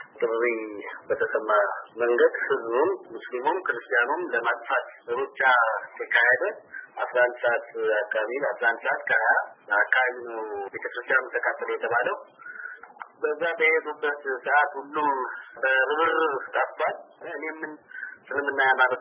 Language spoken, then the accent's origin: Amharic; Mota, Amhara, Ethiopia; born or raised there